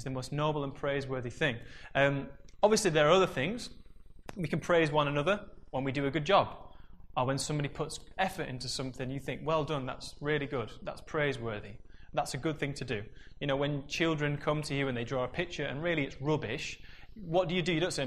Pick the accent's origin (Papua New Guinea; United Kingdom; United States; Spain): United Kingdom; Yorkshire and the Humber; now in Salford, United Kingdom; it's no excuse that I'm a Yorkshireman and that's the way it is. You know, it's, you know, I've come to Salford and I've changed my accent a bit